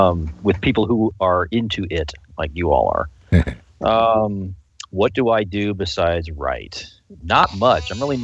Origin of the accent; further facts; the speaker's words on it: Tampa, Florida, United States; I was born and raised in Tampa. I spent a little time in Tampa while my father was away, and then eventually, I was a military brat, so we bounced around, and we ended up back in Tampa at one point.